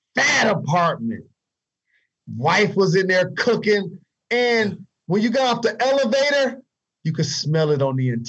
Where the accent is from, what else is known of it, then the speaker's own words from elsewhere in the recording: Detroit, Michigan, United States; also born or lived in Indianapolis; Oh, yeah, I got loyalty to Indy. I was there the longest. Shout to Detroit. That's my hometown.